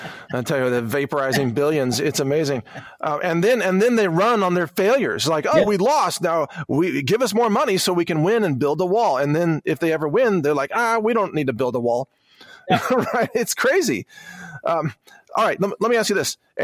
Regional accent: Texas, United States; That's for I'm a Texan, as an American. That's what it feels like to me.

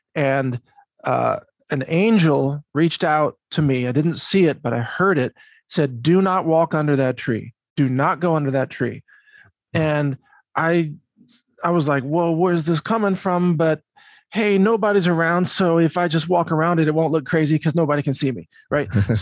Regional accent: Midwest, United States; And I grew up in the Midwest. I went to university in the Midwest

